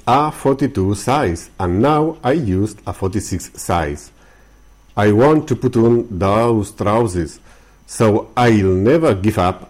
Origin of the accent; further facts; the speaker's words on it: Valencia, Valencian Community, Spain; English is a second language; I'm from Valencia.